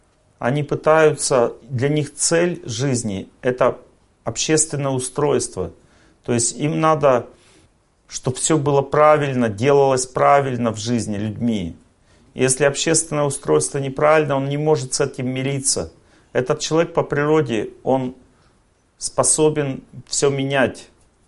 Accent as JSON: {"language": "Russian", "town": "Serov", "region": "Sverdlovsk Oblast", "country": "Russia", "tie": "born there", "said": "я когда был маленьким, я родился в Серове, здесь недалеко, несколько сот километров."}